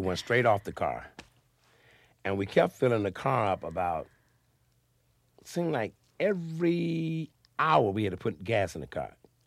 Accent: Florida, United States; We come from Florida.

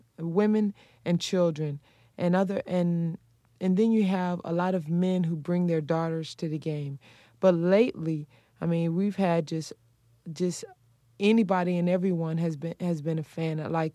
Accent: Los Angeles, California, United States; Growing up in Watts, you're kind of surrounded by your environment, and that's it.

